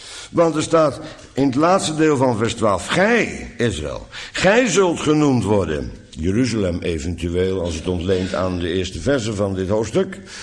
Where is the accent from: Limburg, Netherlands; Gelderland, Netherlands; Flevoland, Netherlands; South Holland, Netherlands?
South Holland, Netherlands; Bodegraven; ondanks dat ik uit Bodegraven kom